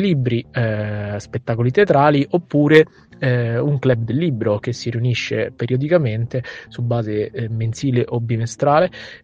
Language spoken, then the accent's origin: Italian; Vicovaro, Lazio, Italy; io parlo sempre da Vicovaro, che è il mio paese